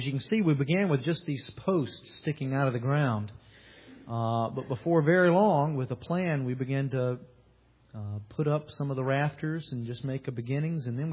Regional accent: Virginia, United States; here we're from Northern Virginia, and we like the committee view of VDOT.

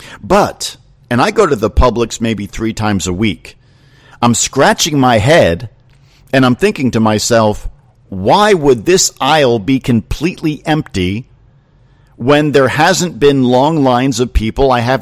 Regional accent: New Jersey, United States; now in Florida, United States; In New Jersey, in some parts of Jersey, my home state, you are already locked down.

